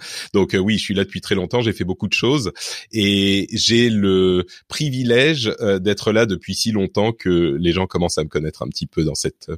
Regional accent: Paris, Île-de-France, France; also born or lived in Lebanon; je suis né au Liban et mes parents ont quitté le pays au moment de la guerre, au début de la guerre du Liban, donc dans les années 70. Et on est arrivé à Paris, en France, un petit peu déboussolé

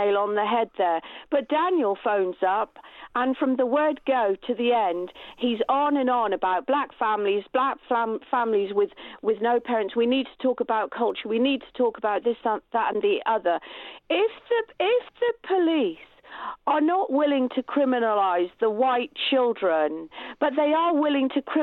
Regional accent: England, United Kingdom; I grew up decades ago, not that you'd know it from my voice, but I did. And I grew up outside London in a white-based area, okay, rural

